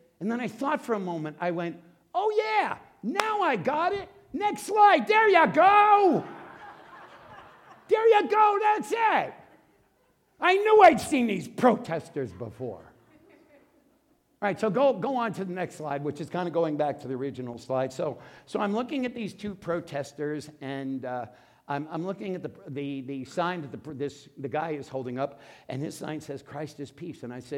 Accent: New York, United States; I said, it's okay. I'm from New York.

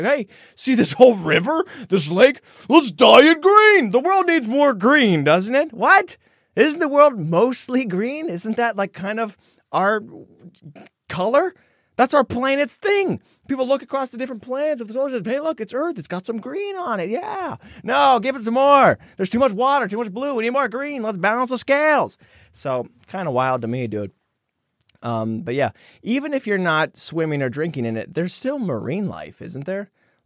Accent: Ohio, United States; I feel no shame. I'm proud of where I came from. I was born and raised in Ohio.

